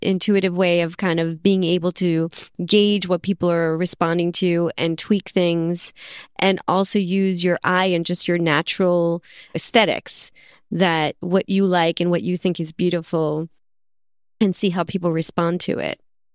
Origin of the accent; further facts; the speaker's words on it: Brooklyn, New York, United States; I'm from Brooklyn, so I'm kind of calling up images that are familiar to me.